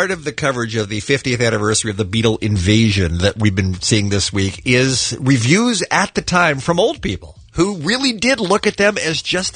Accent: California, United States; now in New York City, United States; podcast listener from New York City. I have something to add to your detained at the airport stories. I am originally from Orange County, and the last week of April last year, I visited my family in Irvine.

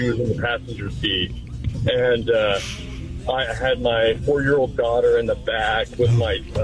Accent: Cincinnati, Ohio, United States; I'm from Cincinnati, so predominantly lived over there my entire life.

